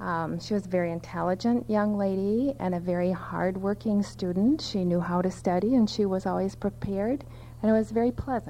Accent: Rapid City, South Dakota, United States; I grew up in Rapid City and attended high school in Rapid City

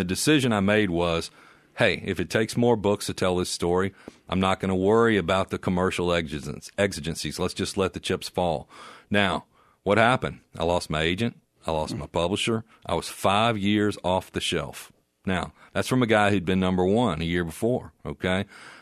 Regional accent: Mississippi, United States; But as I began to write more about the Deep South, I'm from Mississippi, of course, and my hometown and these conflicts, Penn was sort of the natural observer for those stories.

